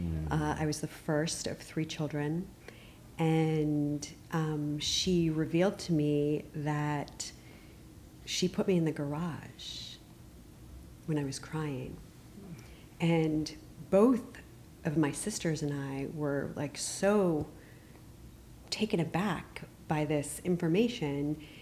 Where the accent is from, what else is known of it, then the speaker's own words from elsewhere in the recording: Connecticut, United States; Yeah, I grew up in Connecticut.